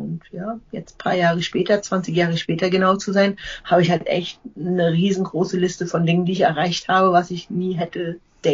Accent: Germany; Also ich bin in der DDR geboren, kenne meine Eltern nicht, bin im Kinderheim groß geworden.

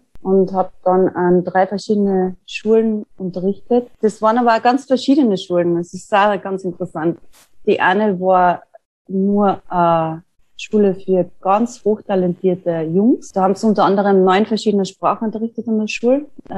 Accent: Tyrol, Austria; an einer Vernissage zu arbeiten, die ich in meinem Heimatort in Tirol gemacht habe

